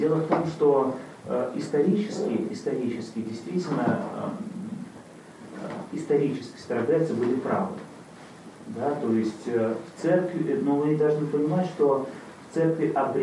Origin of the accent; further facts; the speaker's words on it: Latvia; Ну, я сам из Латвии